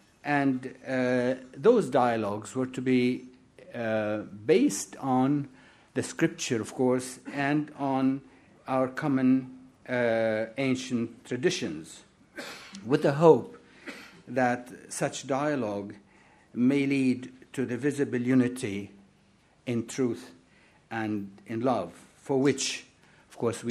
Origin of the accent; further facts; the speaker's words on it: Lebanon; and I'm originally from Lebanon. You see, I cover quite a bit of terrain there.